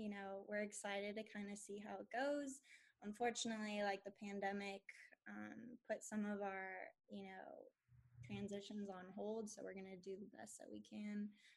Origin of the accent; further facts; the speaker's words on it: Midwest, United States; You know, I'm from the Midwest, so coming out east, it was a big deal.